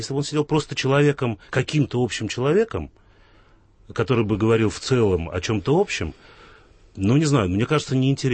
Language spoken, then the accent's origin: Russian; Volga region, Russia; Я вырос на Волге.